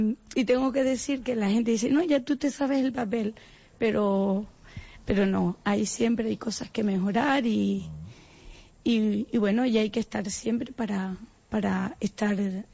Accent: Adeje, Canary Islands, Spain; Siempre he estado vinculada al mundo social y cultural de mi pueblo. Soy adejera

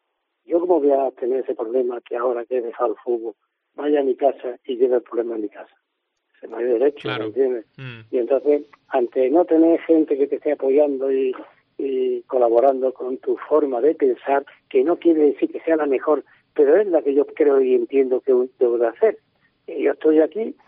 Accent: Cádiz, Andalusia, Spain; tampoco me puedo vendar los ojos de donde he nacido yo. Y aquí le debo yo todo. Yo soy de Cádiz. Muchas veces se piensa que yo soy de Valencia, por el apellido.

